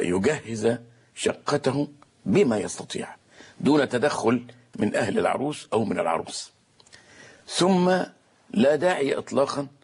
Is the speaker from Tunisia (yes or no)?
no; Egypt; ان اصحاب الاموال عندنا في مصر